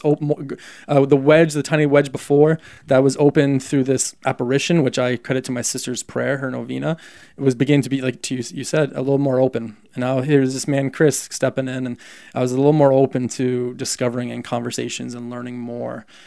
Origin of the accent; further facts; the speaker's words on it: Canada; I'm also Canadian